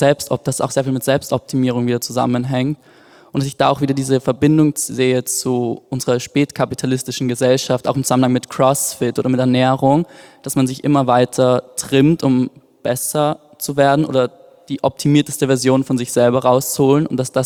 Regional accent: Vienna, Austria; ich komme aus Wien, ich weiß nicht, ob man es sehr stark hört. Manche sagen, man hört es sehr stark.

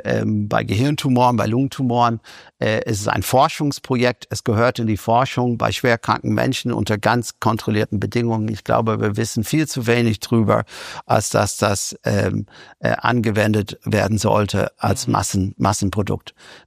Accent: Ireland; ich komme ja aus Irland

